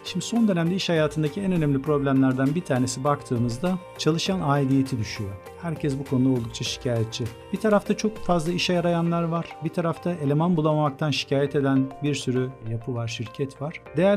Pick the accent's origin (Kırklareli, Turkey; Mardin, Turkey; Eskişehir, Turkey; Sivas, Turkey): Kırklareli, Turkey; Babaeski; also born or lived in Istanbul; Trakya çocuğuyum. Kırklareli Babaeski doğumluyum. İlkokulda Babaeski'yi bitirdikten sonra ortaokul, lise, üniversite ağırlıklı olarak hep İstanbul'da geçti. 2 yıllık bir Ankara geçmişim var.